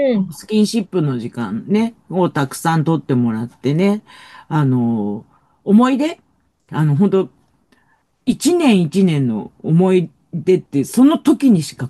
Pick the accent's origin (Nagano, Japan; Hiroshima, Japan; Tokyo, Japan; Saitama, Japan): Tokyo, Japan; 私は逆に東京生まれの東京育ちで、本当に田舎がない子だったから